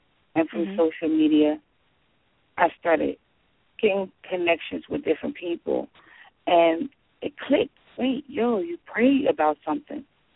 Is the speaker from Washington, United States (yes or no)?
no; Philadelphia, Pennsylvania, United States; Well, I'm 38. I'm from Philadelphia. Obviously, I'm a Christian.